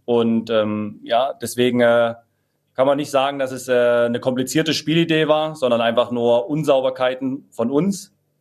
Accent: Dresden, Saxony, Germany; jeder Junge aus Dresden möchte natürlich schwarz-gelb tragen. Und deswegen hat es mich extrem stolz gemacht.

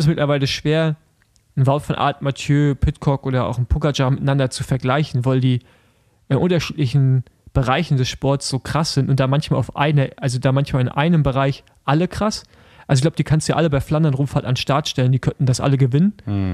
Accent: Germany; Ich bin Deutscher, ich bin Allmann.

